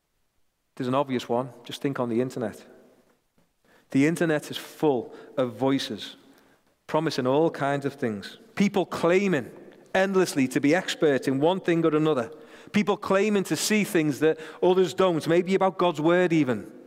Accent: St. Helens, North West England, United Kingdom; I'm going to say we, even though I'm from St. Helens, I'm claiming it.

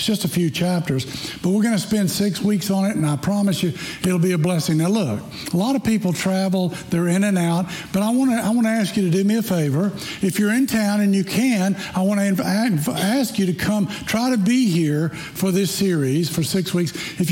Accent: Tennessee, United States; accent: Wisconsin; now in Florida, United States; I grew up, you may be able to tell by my Wisconsin accent that I'm not from here. I grew up in Tennessee

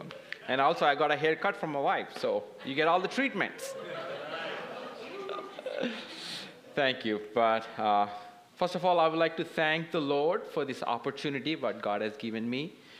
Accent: India; I grew up in Christian. I grew up in India.

